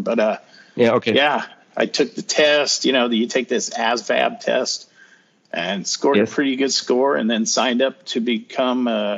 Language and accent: English; Greeley, Colorado, United States; Yeah, that was probably the highlight of growing up in Greeley.